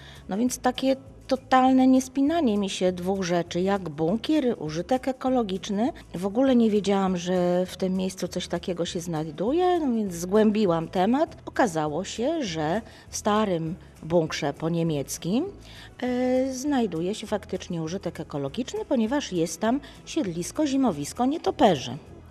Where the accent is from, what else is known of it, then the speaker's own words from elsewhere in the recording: Gdynia, Pomeranian Voivodeship, Poland; ja jako efekt ich miłości już urodziłam się w Gdyni. Jestem gdynianką z urodzenia, zakochaną w swoim mieście, stuletnim w tej chwili, które obchodzi stulecie.